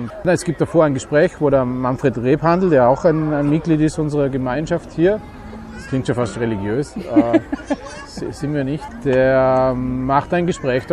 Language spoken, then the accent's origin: German; Vorarlberg, Austria; moved away as an adult; now in Vienna, Austria; Also ursprünglich komme ich aus Vorarlberg, bin da aufgewachsen, in die Schule gegangen. Dann bin ich mit 18, 19 nach Wien gekommen zum Studieren